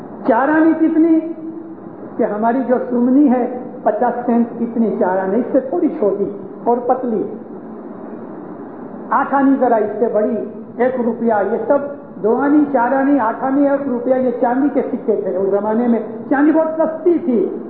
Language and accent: Urdu; Amritsar, Punjab, India; ہمارے پنجاب میں, میں امرتسر کا رہنے والا ہوں